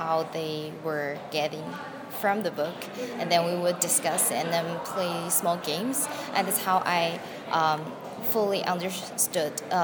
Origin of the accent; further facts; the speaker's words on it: Canada; born there; also born or lived in China; I was born in Canada, but I moved around between China and Canada. So in kindergarten, I acquired English in Canada, and it was pretty like fluent.